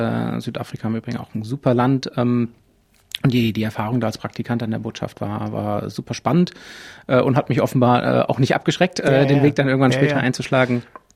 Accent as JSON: {"language": "German", "region": "Hesse", "country": "Germany", "tie": "born or raised there", "said": "Ich komme ursprünglich aus Hessen, aus der Nähe von Marburg, also auch im eher ländlichen Bereich da aufgewachsen. Da quasi immer die ganze Jugend verbracht. Bin dann irgendwann nach Australien gegangen"}